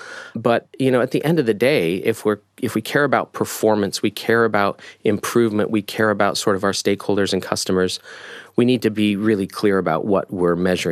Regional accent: United States; I'm American, by the way.

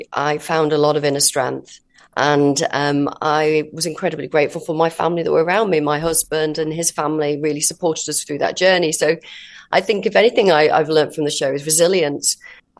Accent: Wakefield, Yorkshire and the Humber, United Kingdom; I grew up in Wakefield, West Yorkshire, and it's predominantly known as a mining community.

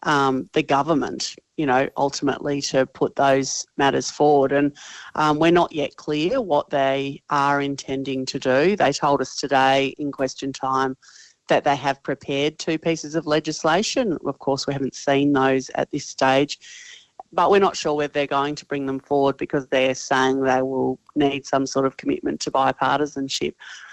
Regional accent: Tasmania, Australia; Tasmania, my home state, fought for a long time

